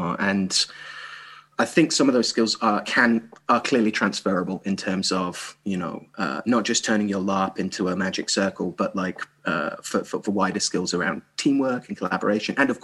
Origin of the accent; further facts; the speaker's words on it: Birmingham, West Midlands, United Kingdom; now in United States; I grew up in Birmingham in the 80s